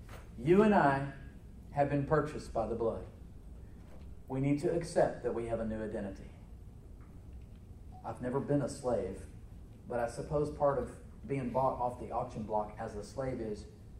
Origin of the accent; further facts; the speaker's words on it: United States; I could have been born anywhere, Suzette, but I'm an American.